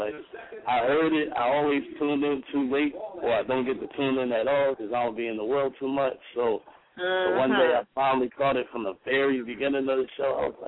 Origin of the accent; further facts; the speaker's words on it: New Jersey, United States; I'm from Jersey.